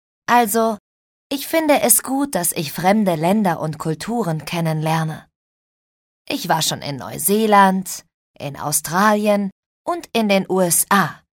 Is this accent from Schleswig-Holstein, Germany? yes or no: yes; Sylt, Schleswig-Holstein, Germany; Also, ich bin auf Sylt geboren und habe da lange gelebt.